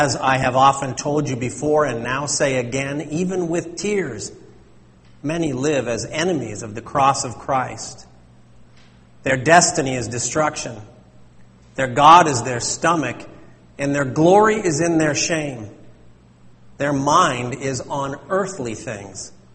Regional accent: California, United States; born there; I was born on April the 10th. In California

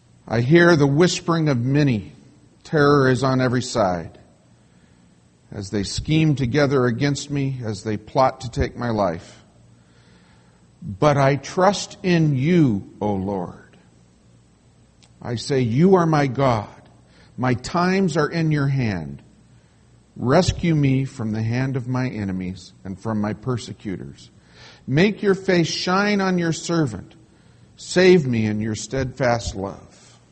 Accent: Los Angeles, California, United States; Actually, I grew up in Los Angeles, and cold weather to us was like 60 degrees, so we're in good stead.

